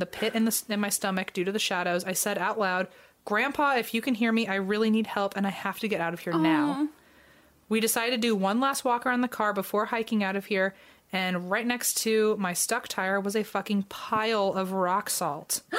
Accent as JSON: {"language": "English", "region": "Rhode Island", "country": "United States", "lives_now": "Ohio, United States", "said": "I'm from Rhode Island, but now live in Ohio."}